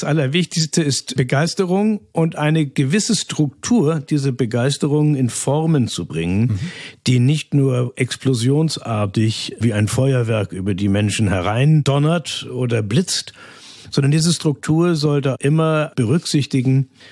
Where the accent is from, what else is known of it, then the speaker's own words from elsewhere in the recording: Kiel, Schleswig-Holstein, Germany; born there; Ich komme ursprünglich aus Kiel. Ich bin in Kiel in Schleswig-Holstein geboren. Meine Eltern waren allerdings, meine Mutter aus Schleswig-Holstein, aber mein Vater war aus Siebenbürgen.